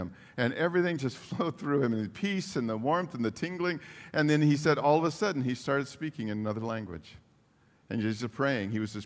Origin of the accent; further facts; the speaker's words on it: San Bernardino, California, United States; He went to this conference at the Arrowhead Springs Hotel in San Bernardino, California, my hometown.